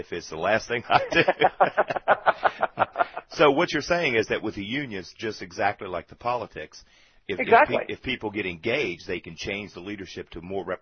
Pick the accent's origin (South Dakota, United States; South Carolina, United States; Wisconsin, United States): South Carolina, United States; My home state, Strom Thurmond, the man was elected when he couldn't sign his own name.